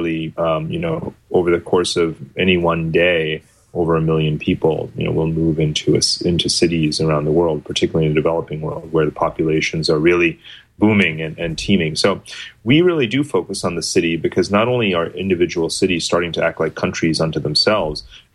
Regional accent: New York City, New York, United States; I'm from New York City.

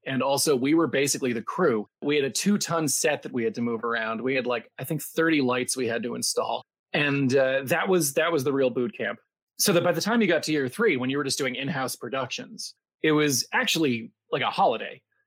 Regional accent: Port Washington, New York, United States; also born or lived in Vermont; I grew up on Long Island in Port Washington on the North Shore, which I hated. And I got, as soon as I was out of junior high, I was out of Port Washington.

